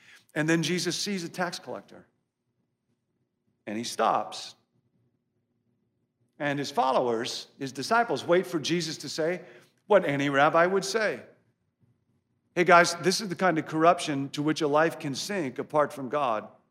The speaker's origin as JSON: {"language": "English", "region": "Illinois", "country": "United States", "said": "I come from Illinois, and in Illinois, you go from being governor to prison, but not the other way around."}